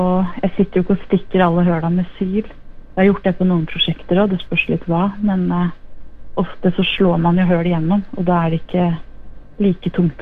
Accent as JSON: {"language": "Norwegian", "town": "Tyristrand", "region": "Buskerud", "country": "Norway", "said": "Jeg kommer egentlig fra Tyrestrand."}